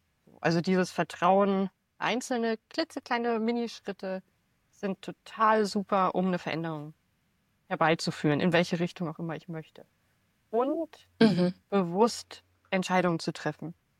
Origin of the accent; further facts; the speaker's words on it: Rhineland-Palatinate, Germany; born there; now in Hamburg, Germany; ich lebe im wunderschönen Hamburg. Gebürtig komme ich aus Rheinland-Pfalz.